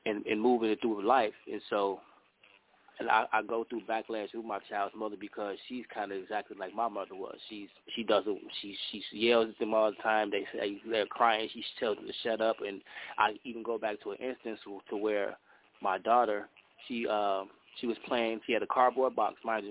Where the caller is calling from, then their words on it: Chicago, Illinois, United States; First of all … I'm calling in from Chicago.